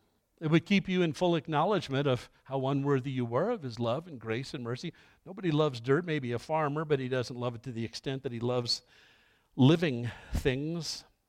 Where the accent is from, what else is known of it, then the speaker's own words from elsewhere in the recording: New York City, New York, United States; when I grew up a kid in Catholic circles in New York City, when they used to do Latin masses, we were taught all kinds of prayer.